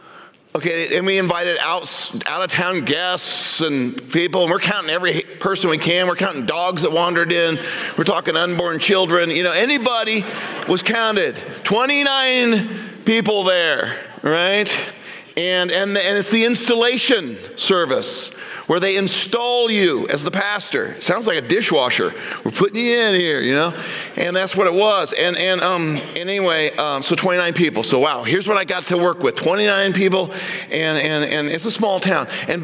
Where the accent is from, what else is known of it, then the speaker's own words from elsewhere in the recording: Indianapolis, Indiana, United States; now in Glenwood, United States; I'm a city boy. I grew up in Indianapolis, Indiana, and then went to Chicago, and then we moved to Glenwood, Iowa, population 4,800.